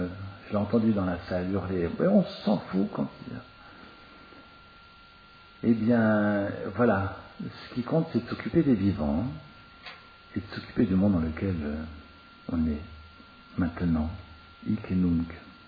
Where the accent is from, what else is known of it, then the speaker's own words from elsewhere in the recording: Strasbourg, Grand Est, France; quand je suis à Strasbourg, ma ville natale, je me promène dans les villages alsaciens autour.